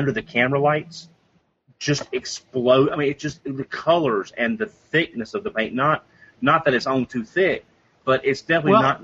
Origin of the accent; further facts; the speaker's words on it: the South, United States; accent: Southern; I'm from the South. I'm from the South. I have a strong accent.